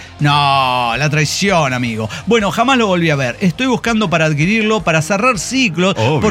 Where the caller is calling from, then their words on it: Puebla, Mexico; Y soy de Puebla, México.